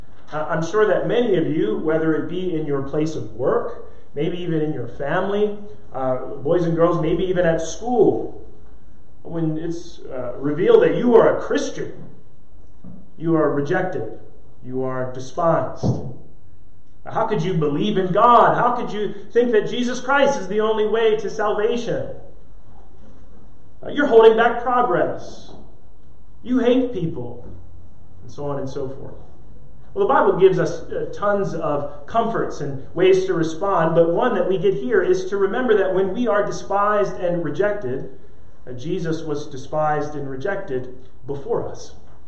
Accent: New Jersey, United States; Right, so I'm from Jersey.

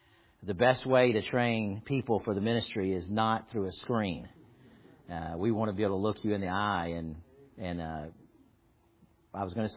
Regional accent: the South, United States; Now, I realize I grew up in the South

